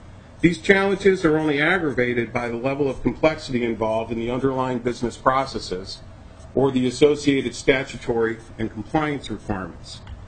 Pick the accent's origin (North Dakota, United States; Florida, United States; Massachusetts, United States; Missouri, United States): Massachusetts, United States; I was raised in Massachusetts in a family of tradespeople and small business owners.